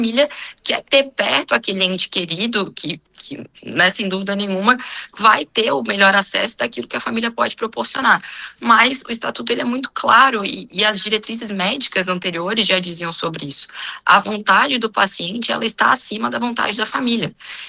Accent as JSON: {"language": "Portuguese", "country": "Brazil", "said": "ainda é uma dificuldade para nós, como brasileiros, tratarmos do assunto morte"}